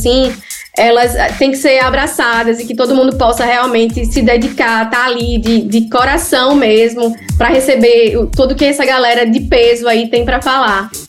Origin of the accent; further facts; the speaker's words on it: Northeast Region, Brazil; E aí é difícil pra mim como nordestina também